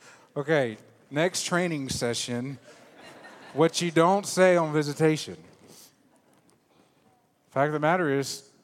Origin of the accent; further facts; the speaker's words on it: Virginia, United States; also born or lived in Beaufort, South Carolina; Now, I grew up most of my life in the South. I'm from Virginia originally. I moved to Beaufort, South Carolina, and that's where I came to know the Lord.